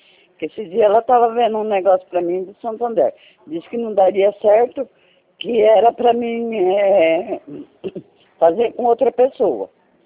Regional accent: Rosana, São Paulo, Brazil; Não, eu sou de Rosana.

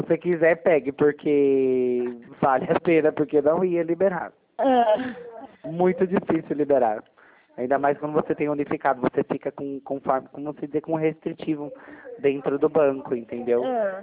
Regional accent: Piracicaba, São Paulo, Brazil; eu não sou nem de Americana. Eu sou de Piracicaba

